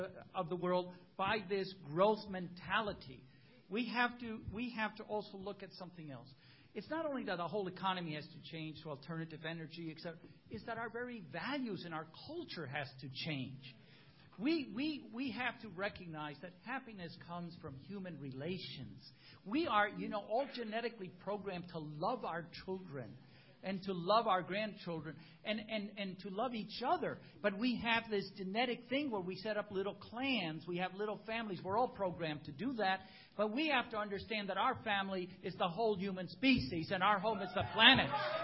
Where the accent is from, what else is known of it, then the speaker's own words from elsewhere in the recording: Venezuela; I'm originally from Venezuela. When I was born, Venezuela had 2.5 million people in the country.